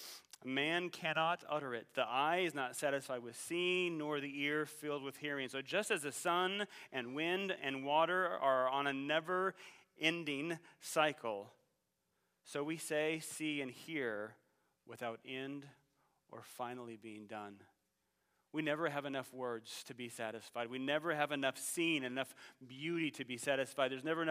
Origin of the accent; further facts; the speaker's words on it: Illinois, United States; growing up in Illinois, 99% of the time on Halloween, it rained.